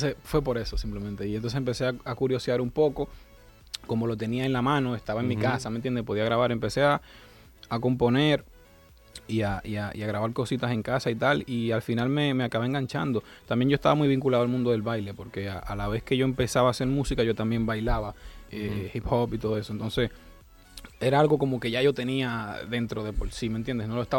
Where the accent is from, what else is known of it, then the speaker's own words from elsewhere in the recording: Dominican Republic; Como nosotros los dominicanos tenemos acento, ¿no? Hay letras que nos comemos y tal.